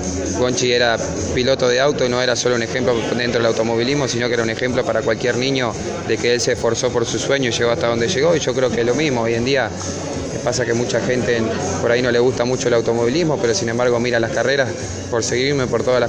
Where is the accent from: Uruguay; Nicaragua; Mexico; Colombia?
Uruguay; Sí, obviamente yo me crié en el campo, tengo cariño muy grande.